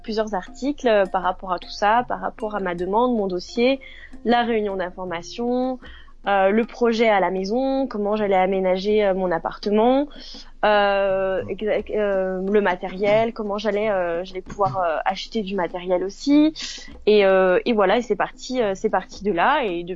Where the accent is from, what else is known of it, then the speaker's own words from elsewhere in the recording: Saint-Étienne, Auvergne-Rhône-Alpes, France; now in Centre of France; Moi, je suis née à Saint-Étienne. Voilà, j'ai grandi à Saint-Étienne et j'étais à Saint-Étienne jusqu'à mes 30 ans. Donc, je suis stéphanoise, une pure stéphanoise.